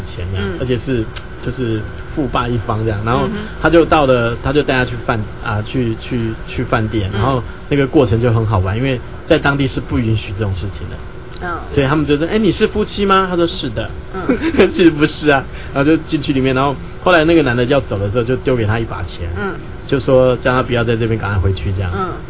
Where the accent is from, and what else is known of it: Taiwan